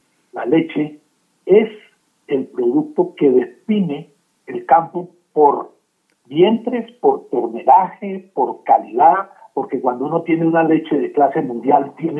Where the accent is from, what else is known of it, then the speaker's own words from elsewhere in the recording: Colombia; Nosotros hasta el momento hemos fijado nuestro trabajo como colombianos en el café.